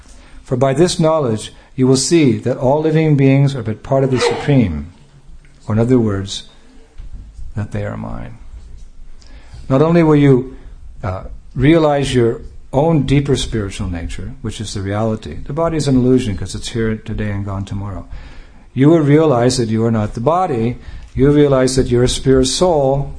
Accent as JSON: {"language": "English", "town": "Chennai", "region": "Tamil Nadu", "country": "India", "tie": "born there", "said": "I was born in Chennai"}